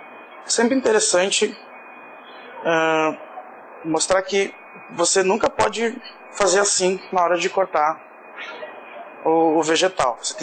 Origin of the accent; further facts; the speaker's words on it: Porto Alegre, Rio Grande do Sul, Brazil; sou de Porto Alegre, Rio Grande do Sul, Brasil. É um lugar bem aconchegante e o pessoal é tão amigável